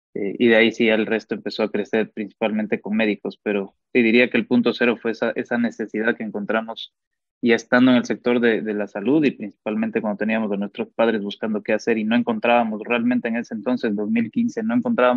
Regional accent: Ecuador; Soy originalmente de Ecuador. Soy médico de profesión y pues apasionado del emprendimiento. Tengo 31 años.

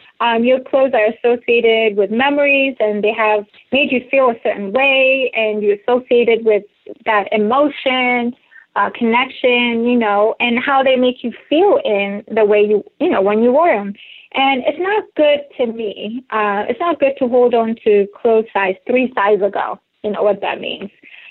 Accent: Maryland, United States; especially if you live in this, like in 4 type of season, where I'm from Maryland.

